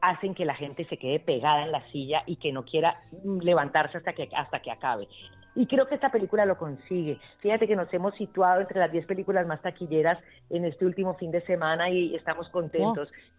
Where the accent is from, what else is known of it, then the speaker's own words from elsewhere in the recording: Colombia; por lo menos en mi caso, siendo colombiana